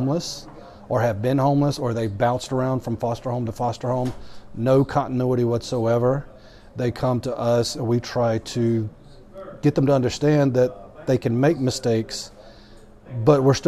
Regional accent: South Carolina, United States; also born or lived in Texas / Louisiana; I am originally from South Carolina.

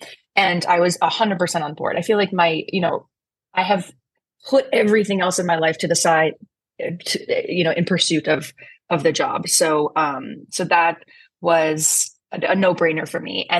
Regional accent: Cleveland, Ohio, United States; moved away; I'm from Cleveland. I grew up in a family of pest control exterminators.

